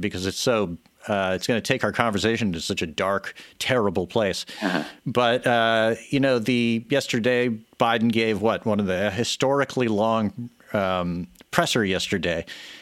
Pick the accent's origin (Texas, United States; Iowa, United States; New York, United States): Texas, United States; And I grew up surfing in Texas. Now you know.